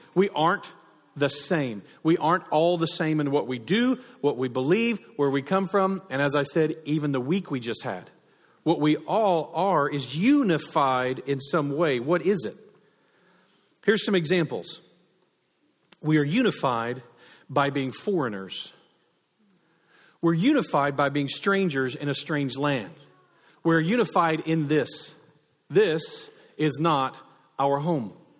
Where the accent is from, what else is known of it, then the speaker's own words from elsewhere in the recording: United States; I said, as a patriot, as an American, I grieve at the drift of our country right now.